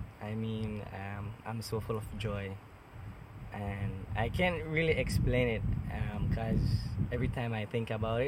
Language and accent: English; Dangriga, Stann Creek District, Belize; I'm from Dangriga, here in Belize. And I grew up on the islands